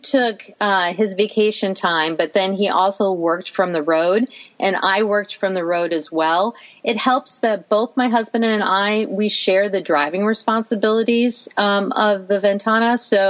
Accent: the West, United States; And because we're from the West and we really have spent a lot of time out West exploring

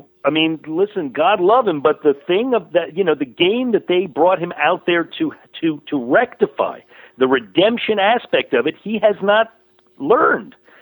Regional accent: Riverdale, New York, United States; Go on the IMDb. I'm from Riverdale in the Bronx.

